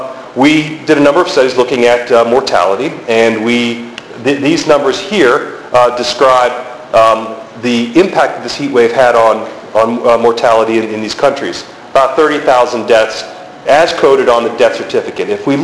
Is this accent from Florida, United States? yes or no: yes; Florida, United States; And since I'm from Florida, we get real concerned about this last one